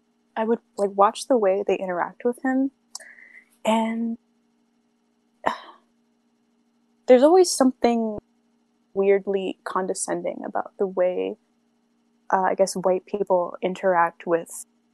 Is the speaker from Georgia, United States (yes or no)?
no; New York, United States; we grew up, I'm from New York, but we live in like a very white suburb outside of the city.